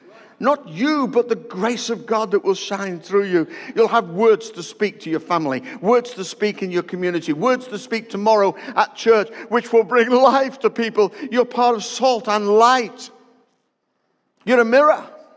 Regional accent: Stoke-on-Trent, West Midlands, United Kingdom; You know, I come from Stoke-on-Trent. That's where I hail from originally, and it's called the Potteries.

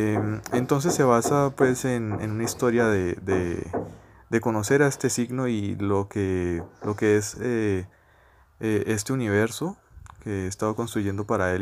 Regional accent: Cali, Valle del Cauca, Colombia; soy también caleño y actualmente me encuentro trabajando como ilustrador freelance

